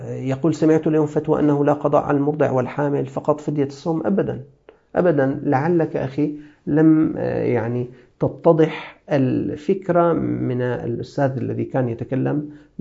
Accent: Syria; عندنا في سوريا كان في هذا العام يقدر ب3500 ليرة سورية

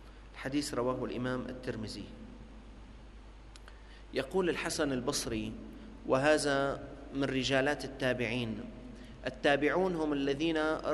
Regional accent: Syria; أنا ابن الشام لا أعرف بيت سوا، عمري 18 أو 19 أو 22 سنة كنت

